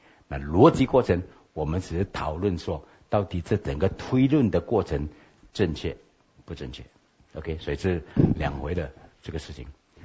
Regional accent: Malaysia; 我们这些从马来西亚来的

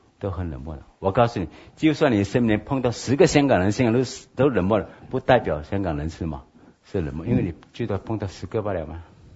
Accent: Malaysia; 我们这些从马来西亚来的

